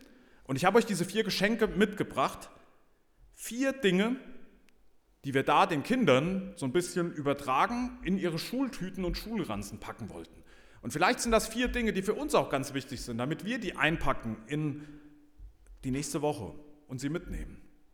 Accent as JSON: {"language": "German", "town": "Ehringshausen", "region": "Hesse", "country": "Germany", "tie": "born or raised there", "lives_now": "Edingen, Germany", "said": "ich bin 50, Lehrer und komme aus Edingen. Aber die ersten 42 Jahre meines Lebens hätte ich natürlich gesagt, ich komme aus Ehringshausen, weil das hier meine Heimat ist"}